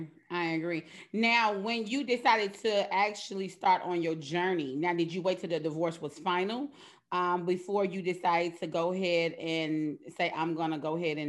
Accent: Chicago, Illinois, United States; moved away as an adult; now in Houston, United States; you know, I relocated from Chicago to Houston.

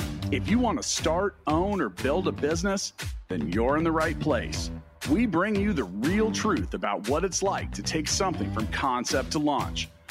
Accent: Kansas City, United States; He's also from my hometown of Kansas City.

